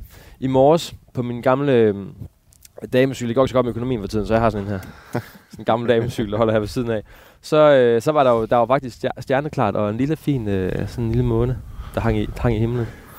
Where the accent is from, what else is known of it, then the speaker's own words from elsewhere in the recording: Ry, Central Denmark Region, Denmark; Jeg voksede op i Ry. Det er en halv times tid her fra Aarhus, hvor vi står.